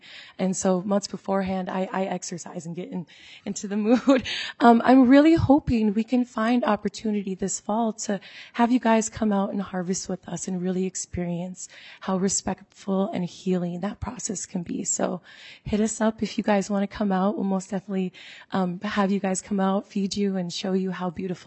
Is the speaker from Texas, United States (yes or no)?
no; Turtle Mountain, North Dakota, United States; and so I'm from Turtle Mountain, that's over in North Dakota, but we are sister tribes with Red Lake.